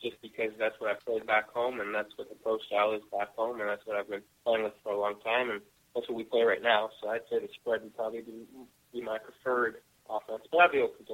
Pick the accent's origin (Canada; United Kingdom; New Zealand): Canada; now in United States; I'm still Canadian, so I don't have.